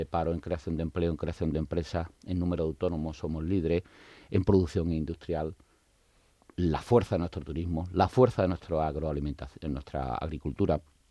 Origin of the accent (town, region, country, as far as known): Andalusia, Spain; accent: Andalusian